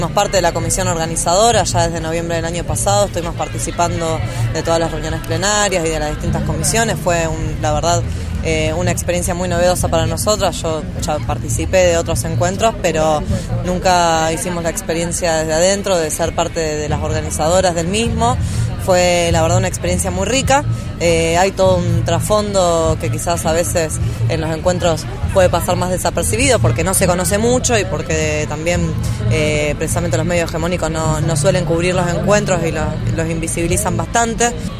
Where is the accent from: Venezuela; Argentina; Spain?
Argentina; Rosario, Santa Fe; soy de Rosario